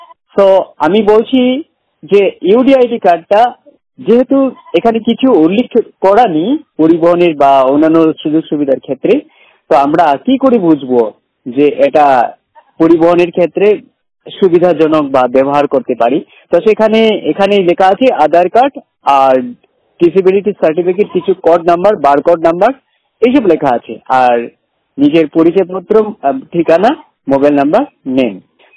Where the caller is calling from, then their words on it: Alipurduar, West Bengal, India; আলিপুরদুয়ার পশ্চিমবঙ্গ থেকে বলছি।